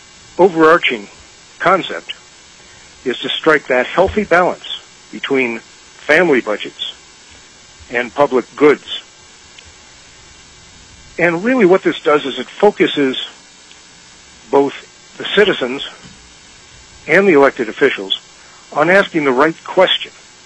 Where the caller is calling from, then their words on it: Lakewood, Colorado, United States; I'm calling from Lakewood, Colorado, which is a western suburb of Denver